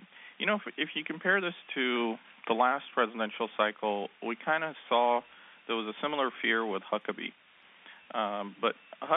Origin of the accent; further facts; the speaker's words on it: Plano, Texas, United States; when Santorum even came to my hometown in Plano, Texas